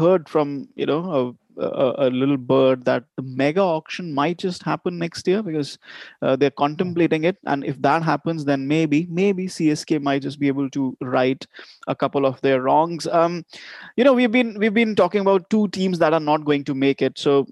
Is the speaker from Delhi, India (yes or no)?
yes; Delhi, India; I mean, yes, I am from Delhi, but I don't want any brickbats here from the Delhi Walas